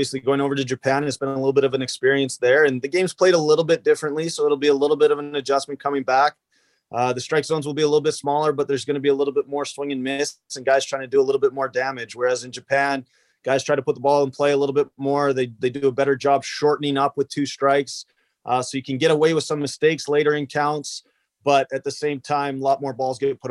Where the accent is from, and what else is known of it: Canada